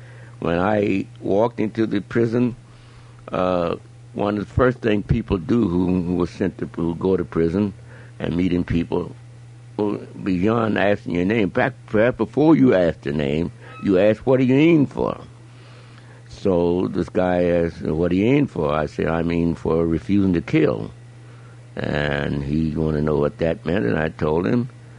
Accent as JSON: {"language": "English", "region": "Arkansas", "country": "United States", "tie": "born there", "said": "In Arkansas."}